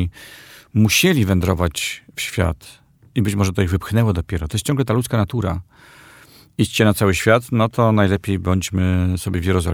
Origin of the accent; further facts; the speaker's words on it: Warsaw, Masovian Voivodeship, Poland; No ja jestem z Warszawy